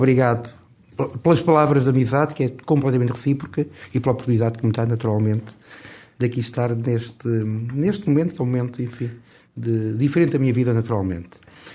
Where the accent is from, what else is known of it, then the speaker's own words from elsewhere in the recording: Cantanhede, Coimbra, Portugal; que já não se encontra em cidades, mesmo médias, como Coimbra, ou como Cantanhede, de onde sou.